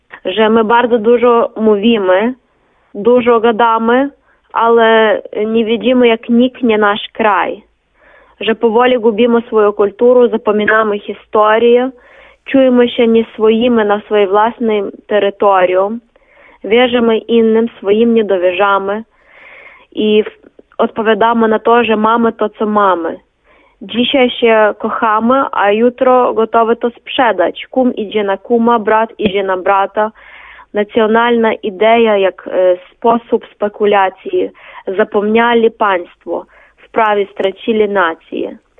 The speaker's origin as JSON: {"language": "Polish", "country": "Ukraine", "second_language": "Polish", "said": "Bo my jesteśmy Ukraińcami, trzeba pamiętać o swojej przeszłości"}